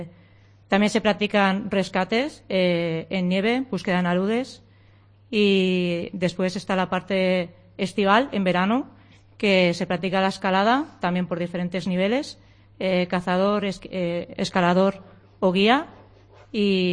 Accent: San Vicente de la Barquera, Cantabria, Spain; De San Vicente la Barquera.

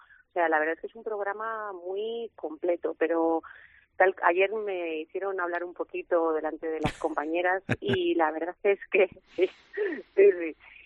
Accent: Pesquera de Duero, Castile and León, Spain; yo soy de Pesquera de Duero, tenemos una bodega, viñedos y un hotel rural

